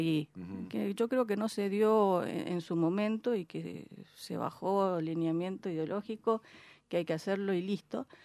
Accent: Argentina; pero como argentinos está lejos de que eso suceda

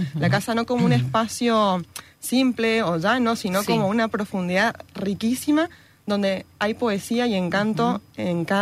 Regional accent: Mendoza, Argentina; yo soy mendocina, viví siempre aquí, estudié en la Universidad Nacional de Cuyo

